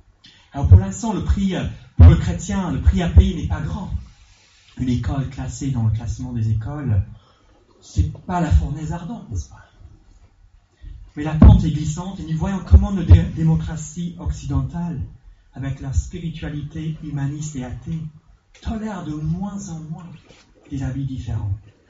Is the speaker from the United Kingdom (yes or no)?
yes; England, United Kingdom; moi, en tant qu'anglais, je suis un peu dur avec notre chère République